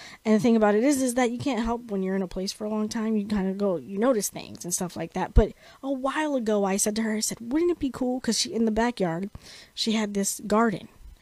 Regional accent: New York City, New York, United States; I am from New York City. So being out here allows me the freedom to not be in such a dense, crowded place

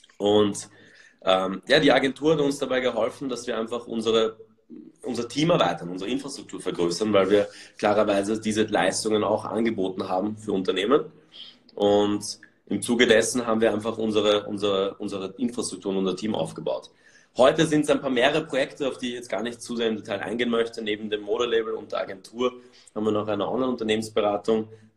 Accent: Vienna, Austria; ich bin 27 geworden dieses Jahr, bin aus Wien, bin in Wien geboren und aufgewachsen

